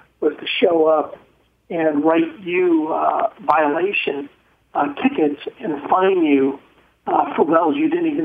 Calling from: Mansfield, Ohio, United States; in fact, I'm calling you from Mansfield, Ohio, right now, where I'm attending a medical marijuana board meeting.

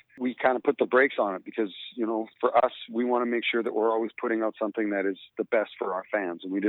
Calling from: Nashville, Tennessee, United States; I am calling you from Roadhammers Central in Nashville, Tennessee right now.

